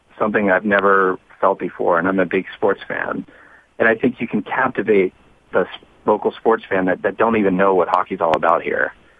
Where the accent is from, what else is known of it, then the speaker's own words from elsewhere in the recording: Oakland, California, United States; Growing up in Oakland